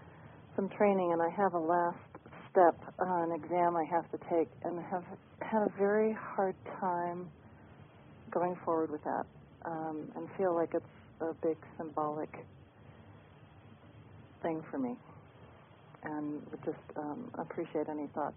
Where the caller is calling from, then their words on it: Montana, United States; calling from Montana.